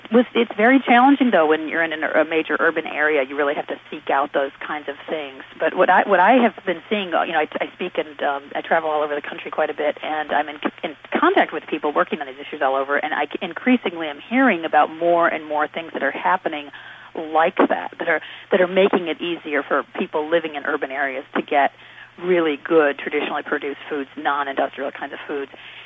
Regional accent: Kalamazoo, Michigan, United States; I grew up in Kalamazoo, which is an urbanized community, obviously. But I spent a lot of time on farms while I was growing up

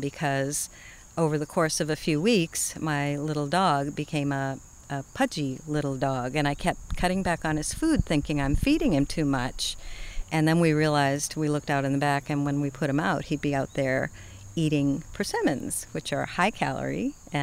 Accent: Boston, Massachusetts, United States; I'm from Boston. What do I know from persimmons, you know?

